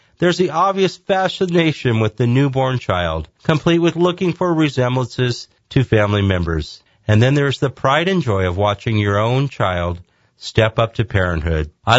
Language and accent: English; Moss Beach, California, United States; On a personal note, I grew up in Moss Beach, and my first job was as a newspaper delivery boy.